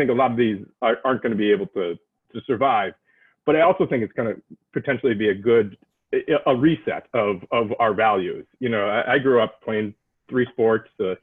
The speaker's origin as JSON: {"language": "English", "region": "Massachusetts", "country": "United States", "said": "You know, I'm from Massachusetts"}